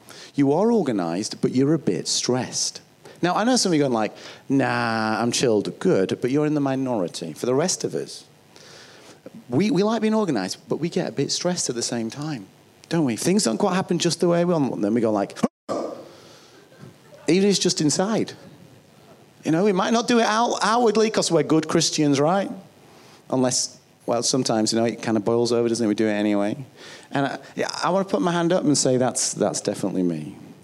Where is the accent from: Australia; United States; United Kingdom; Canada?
United Kingdom; the north of England; accent: northern; That was my northern accent coming out.